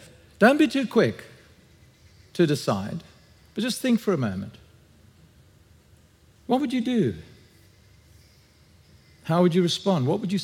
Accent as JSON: {"language": "English", "region": "Free State", "country": "South Africa", "said": "I come from the Free State, right? So if we want vegetables, we just have chicken."}